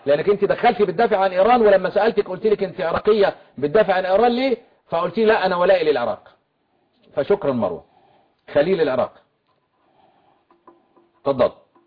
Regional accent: Egypt; وانا كمصري

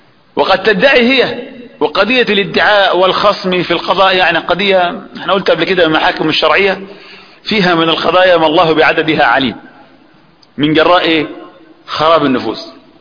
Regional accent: Upper Egypt, Egypt; اللي هي يسموها عندنا في الصعيد أو أخوانا الفلاحين الداية،

